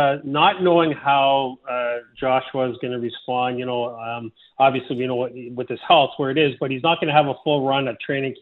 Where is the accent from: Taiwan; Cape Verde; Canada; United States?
Canada; Sudbury, Ontario; now in London, United Kingdom; So I'm from the north. I'm from Sudbury originally. We get sunshine up there. Crisp, cold, sunny winters.